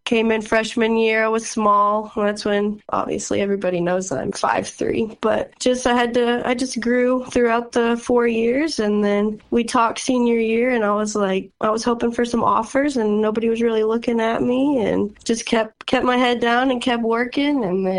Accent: Cedar, Kansas, United States; I mean, Cedar was just this, I don't even know how many people are there now. There's probably the population of 10. So, I basically just grew up a country kid

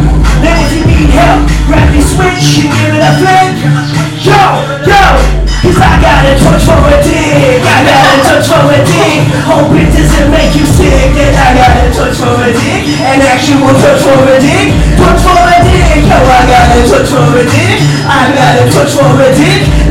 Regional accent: Sydney, New South Wales, Australia; So I'm from Sydney

